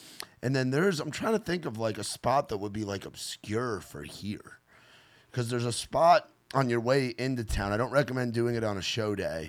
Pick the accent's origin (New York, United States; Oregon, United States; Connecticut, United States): New York, United States; I'm from New York, so we got everything up there. Like, literally everything. I got 9 million people living on a 13-mile island.